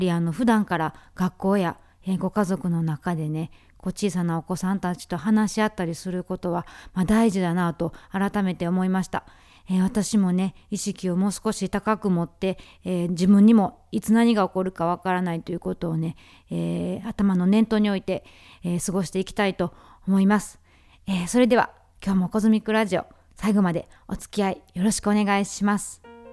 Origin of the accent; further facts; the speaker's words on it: Wakayama, Japan; 私は和歌山県の出身なので、子どもの頃から地震の防災についてはすごく小学校とかでも訓練が多かったんですけども、